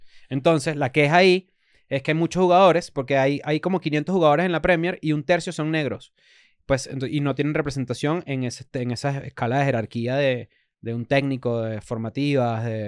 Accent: Venezuela; Y que uno como venezolano también vive

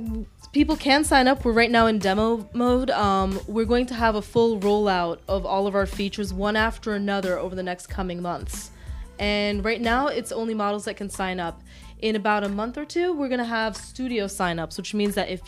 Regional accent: Englewood, New Jersey, United States; I'm from Englewood, New Jersey, and I work as chief marketing officer of a new tech startup called CanBased.

